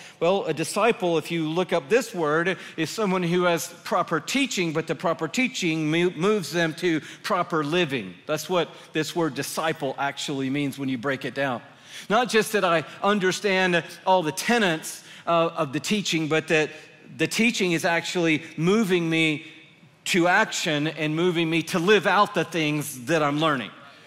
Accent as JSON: {"language": "English", "town": "Atlanta", "region": "Georgia", "country": "United States", "tie": "born or raised there", "said": "It's more than I grew up in Atlanta, Georgia."}